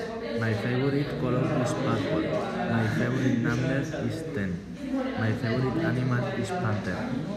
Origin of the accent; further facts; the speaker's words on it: Spain; Tengo 17 años. Mi cumpleaños es el 10 de mayo. Soy español. Yo hablo valenciano, español y un poco de inglés.